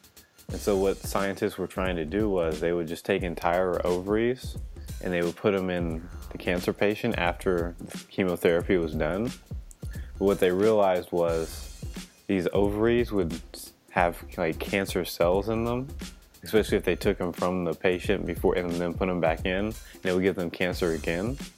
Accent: Oklahoma, United States; For everyone that doesn't know, we're from Oklahoma, and Lawton is a small, let's just call it a place in Oklahoma.

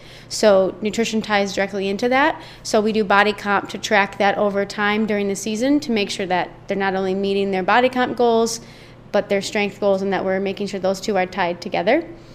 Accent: Lansing, Michigan, United States; One of the best things is that I am from the Lansing area

